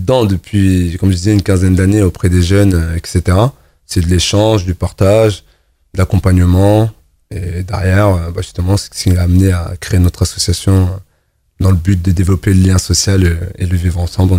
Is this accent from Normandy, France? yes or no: yes; Gaillon, Normandy, France; 35 ans, je suis originaire de Gaillon.